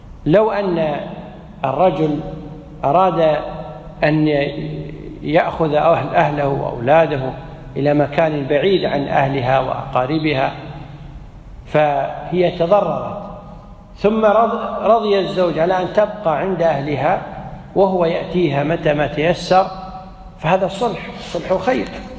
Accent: Kuwait; عندنا في الكويت الحمد لله في محكمة الأسرة يحاولون الصلح بين الأزواج قبل التقاضي

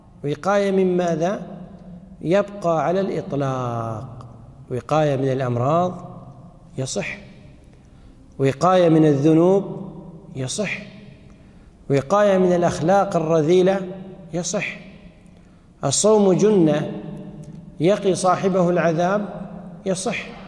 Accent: Kuwait; عندنا بالكويت

